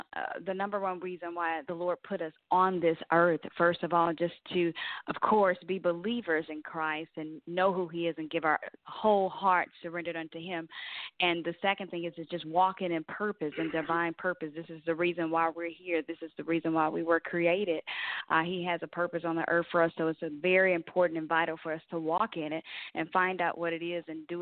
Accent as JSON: {"language": "English", "town": "Greenville", "region": "Mississippi", "country": "United States", "lives_now": "Atlanta, United States", "said": "I'm actually here in Atlanta, Georgia, in the Mapleton area. I'm originally from Mississippi, Greenville, Mississippi. I'm a proud Mississippian"}